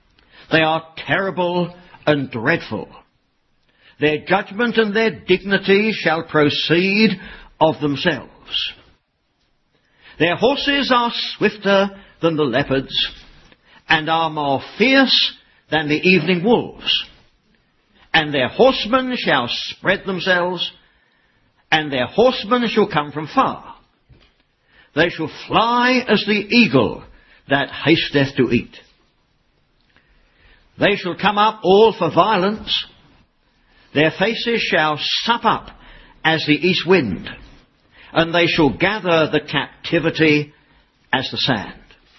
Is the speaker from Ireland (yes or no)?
no; London, United Kingdom; Now, since I'm from the London area, I should probably say at the end, uck